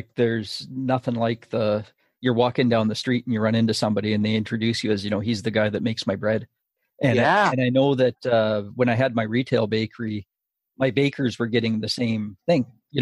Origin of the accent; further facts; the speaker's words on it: Saskatchewan, Canada; You know, I'm from Saskatchewan and I grew up in the 1970s, right?